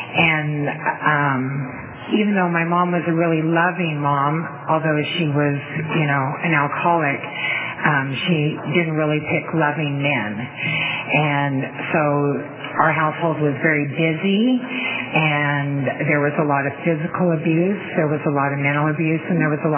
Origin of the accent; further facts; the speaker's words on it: Fresno, California, United States; I grew up in Fresno. I was born and raised there